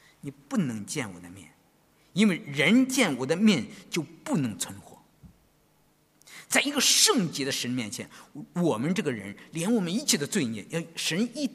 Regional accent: China; 我以前啊，在中国，在天津读研究生的时候

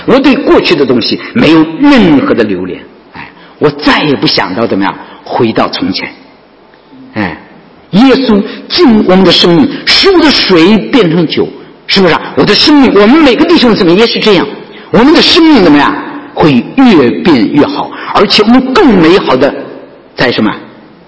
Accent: China; 我常说外国人有外国人的宗教，怎么样？我们中国人也有我们中国人的宗教

